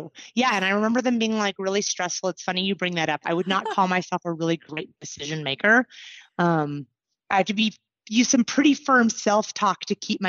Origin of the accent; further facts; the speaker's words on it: Anchorage, Alaska, United States; Yes. I was born and raised in Anchorage.